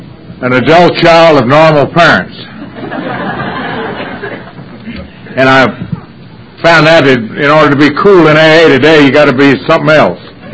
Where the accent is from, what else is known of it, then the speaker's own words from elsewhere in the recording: Louisville, Kentucky, United States; Anyway, I'm from Louisville, Kentucky.